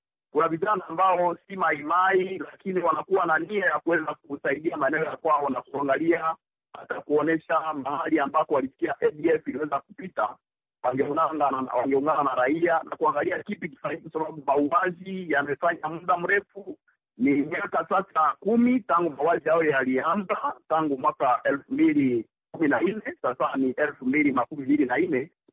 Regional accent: Beni, North Kivu, DR Congo; Mimi kama mbunge mstaafu ambaye natokea maeneo ya Beni

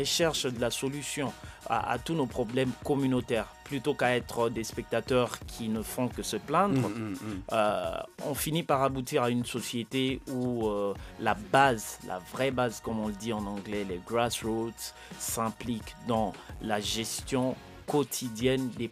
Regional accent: DR Congo; je viens de la RDC, je vis à la fois entre Kinshasa et Kisangani.

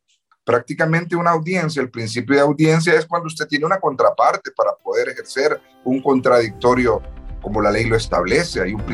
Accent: Honduras; pues no veo como hondureño, como abogado, apartándome de cualquier tipo de sentimiento que pueda tener como hondureño

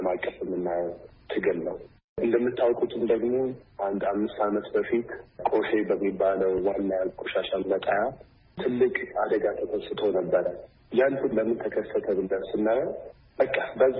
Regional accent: Addis Ababa, Ethiopia; እኔ ያደግኩት አዲስ አበባ ነው።

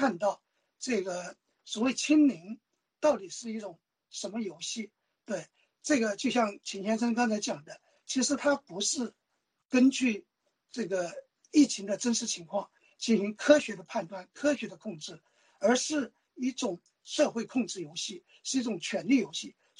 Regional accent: China

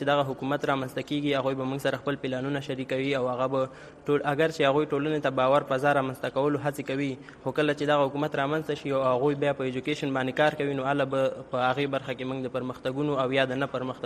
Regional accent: Afghanistan; now in Peshawar, Pakistan; دلته په پیښور پانتون کې د سیاسي علومو په برخه کې ماسټری کوم او بیسیکلی زه د افغانستان یم

